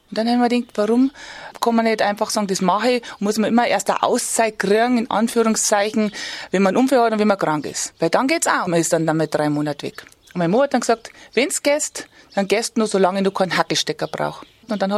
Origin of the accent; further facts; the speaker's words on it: Bavaria, Germany; Es ist nur so, dass bei uns in Bayern diese 2 Begriffe oft ineinander fließen.